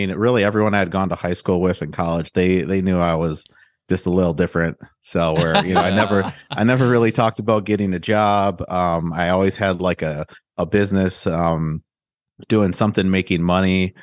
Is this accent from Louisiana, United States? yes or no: no; Milwaukee, Wisconsin, United States; And I'm from the Milwaukee area, and then I was going to go to college at UW-Madison.